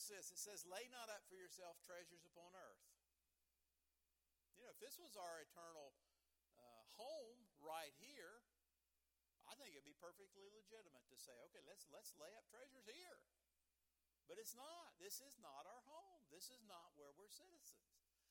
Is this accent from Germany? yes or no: no; West Virginia, United States; born there; glad that God allowed me to be born in the mountains of West Virginia. I'm so glad that I'm a USAer. I'm an American.